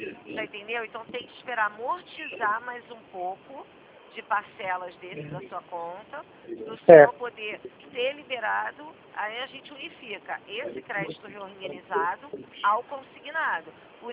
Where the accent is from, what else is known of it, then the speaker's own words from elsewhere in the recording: Rio de Janeiro, Brazil; Sim, sou do Rio.